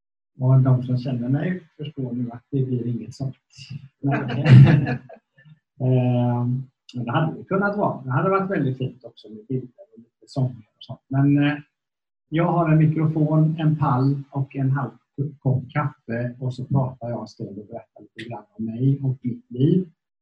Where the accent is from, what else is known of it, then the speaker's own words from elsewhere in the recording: Vetlanda, Jönköping County, Sweden; born there; upp i en pastorsfamilj i Frikyrkosverige. I Småland är jag född. Vi pratade om i bordet där jag satt, i Vetlanda. Riktig klassisk frikyrkomiljö.